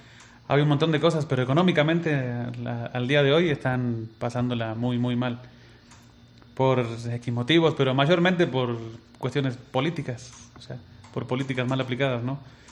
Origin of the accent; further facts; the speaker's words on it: Villa Constitución, Santa Fe, Argentina; yo soy de Villa Constitución, que es una ciudad ahí como a media hora de Rosario.